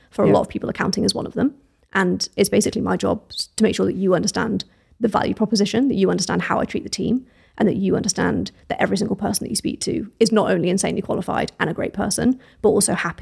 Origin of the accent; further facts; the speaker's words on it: United Kingdom; We as British people do not talk about numbers. We don't talk about finances.